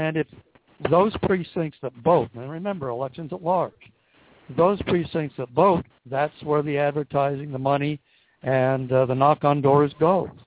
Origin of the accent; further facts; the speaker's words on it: Los Angeles, California, United States; born there; now in Oxnard, United States; I was born in Los Angeles. I was used to council districts.